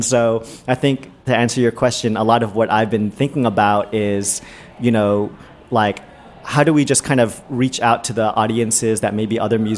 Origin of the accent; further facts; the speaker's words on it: California, United States; I was born and raised in the Bay.